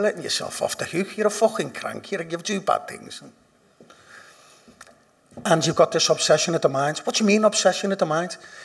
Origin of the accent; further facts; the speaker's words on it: Liverpool, North West England, United Kingdom; because I'm from Liverpool, I know what a substitute is.